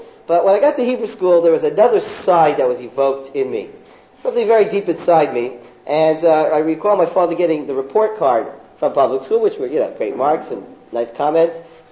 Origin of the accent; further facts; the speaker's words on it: Toronto, Ontario, Canada; When I was growing up in Toronto, I did Baruch Hashem, thank God, I did very well in school.